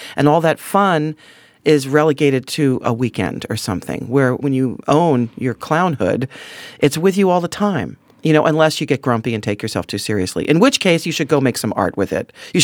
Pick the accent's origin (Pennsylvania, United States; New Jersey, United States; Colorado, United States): New Jersey, United States; Camden; I grew up around Camden, New Jersey, which is a little hub right outside Philadelphia. I was always surrounded by a lot of interesting people.